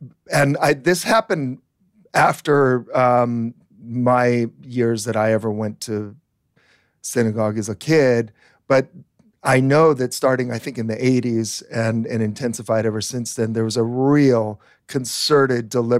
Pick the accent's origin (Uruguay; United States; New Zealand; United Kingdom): United States; California; oh, I'm a Californian, and this is a totally different foreign country, and that's that, you know?